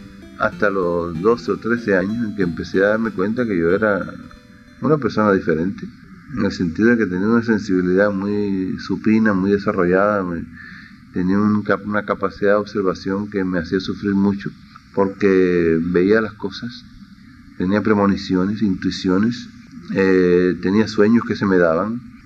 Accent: Havana, Cuba; Yo nací el 28 de enero de 1940 en la ciudad de La Habana y no nací en El Vedado, aunque soy del Vedado, nací en una clínica en el cerro.

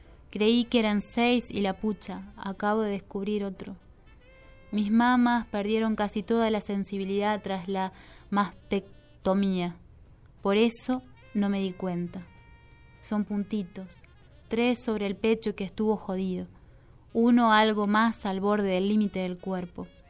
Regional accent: General San Martín, La Pampa, Argentina; En mi pueblo, General San Martín, ubicado bien al sur de La Pampa

